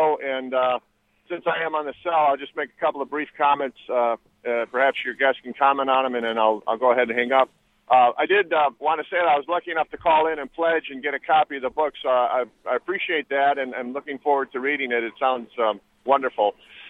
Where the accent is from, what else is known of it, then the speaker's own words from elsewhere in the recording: Chicago, Illinois, United States; I'm from Chicago, and New York, you know, you could drop Chicago in New York and never find it again